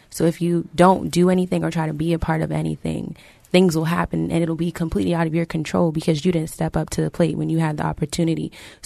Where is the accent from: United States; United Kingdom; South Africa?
United States; Miami, Florida; now in Fort Myers, United States; I'm originally from Miami, so the community down there is completely different from what's in Fort Myers